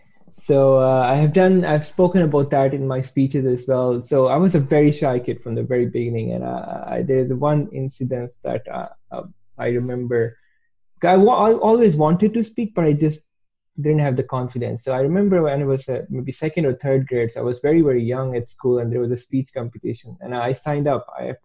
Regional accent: Pakistan; moved away as an adult; also born or lived in Wrocław, Poland; now in Dublin, Ireland; I'm from Pakistan. I grew up there, lived there for 24 years, moved to Poland in 2013. Lived there for 6.5 years in Wrocław, beautiful city, and now moved to Dublin, Ireland 1 year ago.

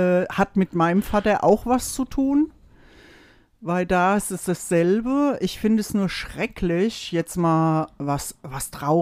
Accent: Mainz, Rhineland-Palatinate, Germany; Ja, wir kommen aus Mainz. Da haben wir so einen Dialekt, was manche gar nicht so verstehen.

